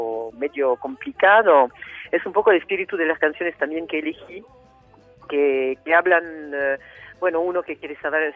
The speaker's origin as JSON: {"language": "Spanish", "country": "France", "second_language": "Spanish", "lives_now": "Argentina", "said": "la sola francesa que está en el disco soy yo, pero bueno, da la casualidad que no tengo una gota de sangre francesa"}